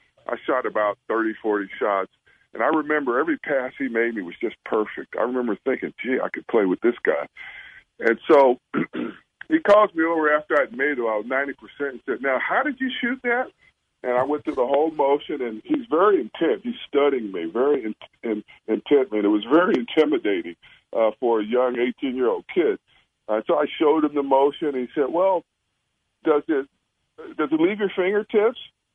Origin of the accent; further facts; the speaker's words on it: Ventura, California, United States; as a young boy growing up in Ventura, basketball, high school basketball was huge